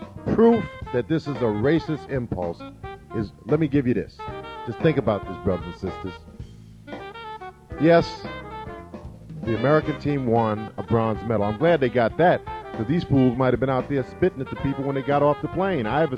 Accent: Australia; I'm Australian, an international player, but I say America has to come first.

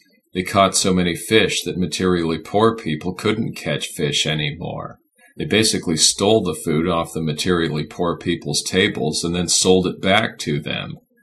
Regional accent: East Coast, United States; I grew up on the East Coast and so did my mother.

